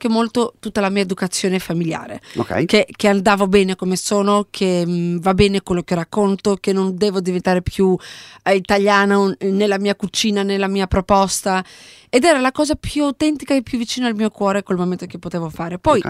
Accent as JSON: {"language": "Italian", "country": "Greece", "said": "mi ha spinto di raccontare il mio paese, la mia terra, di raccontare un territorio fuori dal territorio, di raccontare le sue sfumature, anche in un momento dove ancora la Grecia"}